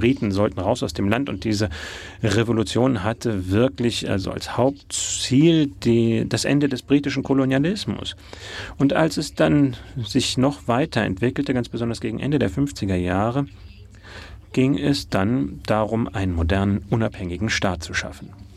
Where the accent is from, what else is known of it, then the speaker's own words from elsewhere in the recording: Egypt; Das heißt, als Ägypter Ägypten zu regieren, das war der Augenblick, in dem auch uns eine Stimme gegeben wurde.